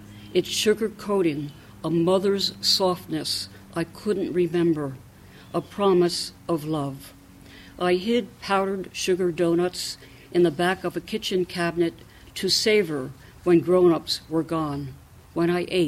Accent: New Jersey, United States; I had written a … poem, and that's because I'm from New Jersey.

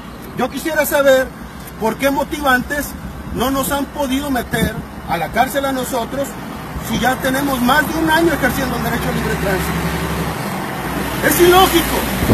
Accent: Jalisco, Mexico; vengo del estado de Jalisco.

